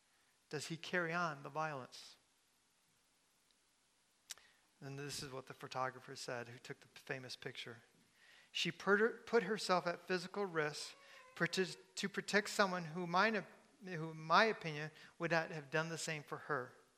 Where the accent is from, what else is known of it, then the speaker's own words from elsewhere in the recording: Michigan, United States; Ann Arbor, I grew up in Michigan, is progressive